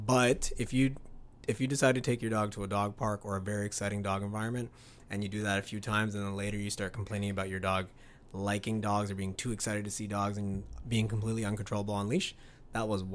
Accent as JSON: {"language": "English", "town": "Scarborough", "region": "Ontario", "country": "Canada", "tie": "born or raised there", "said": "I grew up in Scarborough. I don't know if you guys know where Scarborough is, but Scarborough is the backyard breeding capital of the planet."}